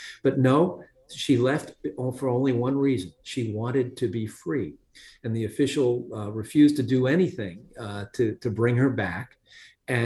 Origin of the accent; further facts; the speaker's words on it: Boston, Massachusetts, United States; born there; I was born in Boston. I have lived in New England most of my life. I think I know the state fairly well.